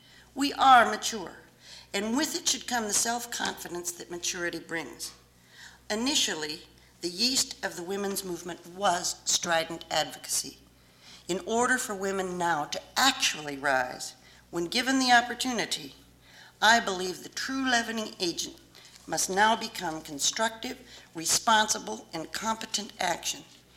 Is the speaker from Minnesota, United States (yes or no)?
yes; Rochester, Minnesota, United States; a practicing attorney in my hometown, Rochester, Minnesota